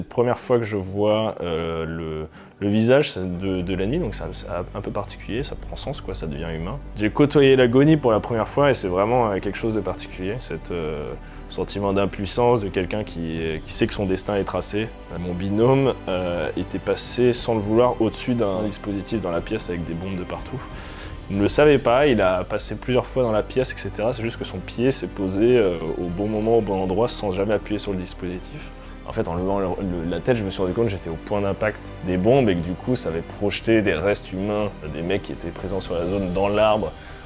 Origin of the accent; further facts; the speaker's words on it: Martinique, France; born there; j'ai 33 ans, je suis né en Martinique.